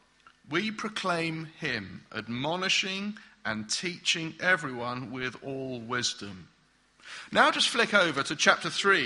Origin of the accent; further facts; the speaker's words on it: Germany; moved away as an adult; now in Bristol, United Kingdom; When we first moved to Bristol, about 9 years ago now, we came from Germany and we didn't have a car.